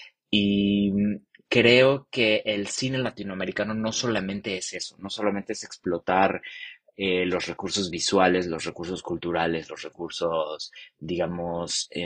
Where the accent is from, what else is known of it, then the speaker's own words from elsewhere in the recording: Mexico; now in Berlin, Germany; soy productor de cine, soy mexicano y llevo casi 3 años viviendo en Berlín.